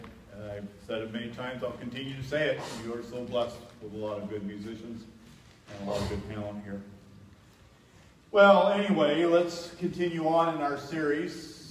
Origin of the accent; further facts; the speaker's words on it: Fort Wayne, Indiana, United States; Fort Wayne, when I grew up in Fort Wayne, I think they had 10 murders in the entire year when I grew up in Fort Wayne.